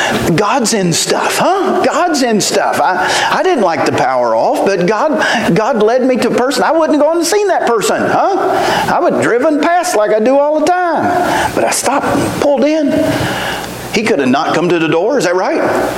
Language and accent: English; Charleston, West Virginia, United States; "Well, I'm from West Virginia." He said, "So am I." I'm sitting there going, "Wow." I said, "Well, I'm from Charleston."